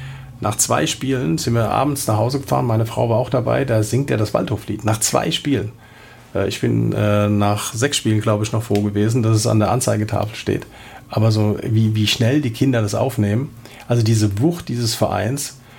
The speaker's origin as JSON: {"language": "German", "town": "Worms", "region": "Rhineland-Palatinate", "country": "Germany", "tie": "born or raised there", "said": "ich bin in Worms groß geworden"}